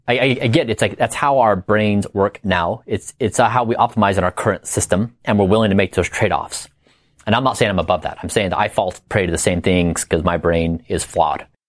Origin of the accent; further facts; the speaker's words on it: Utah, United States; And when I went from growing up in Utah to going to poverty-stricken Ecuador, living among people with mud floors, mud walls, that broke my reality.